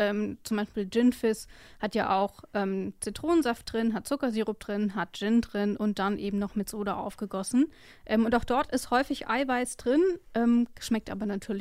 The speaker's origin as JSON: {"language": "German", "region": "West Germany", "country": "Germany", "said": "Na gut, ich komme aus dem Westen"}